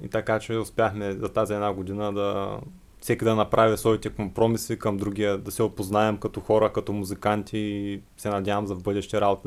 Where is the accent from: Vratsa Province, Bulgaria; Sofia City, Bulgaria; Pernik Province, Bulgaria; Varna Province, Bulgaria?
Varna Province, Bulgaria; Beloslav; Аз съм от Белослав.